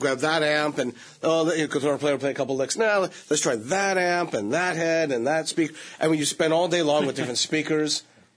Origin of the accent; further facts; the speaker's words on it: Hollywood, California, United States; I like the big round, I like to hear air around it and make that low-end thwop because I'm from Hollywood